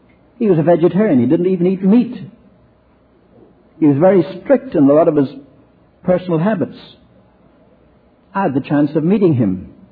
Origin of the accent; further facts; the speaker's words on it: Ireland; But I remember growing up on Ireland, a lot of people didn't believe in the devil.